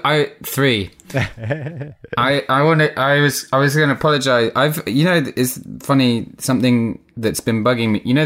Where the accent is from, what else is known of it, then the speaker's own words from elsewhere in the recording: South Africa; born there; I was born in South Africa.